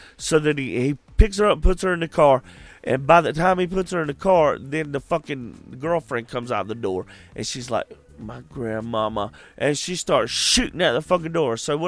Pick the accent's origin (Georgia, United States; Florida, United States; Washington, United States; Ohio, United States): Georgia, United States; Hey, I come from Georgia, man.